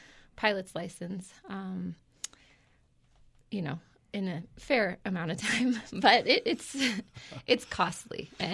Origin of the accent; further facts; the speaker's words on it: Carbondale, Colorado, United States; I grew up in Carbondale.